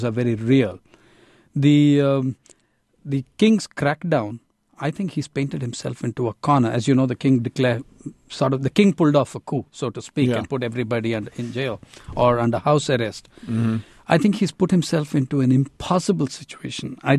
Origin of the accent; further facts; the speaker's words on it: Andhra Pradesh, India; you have an election in Andhra Pradesh, my home state of 80 million people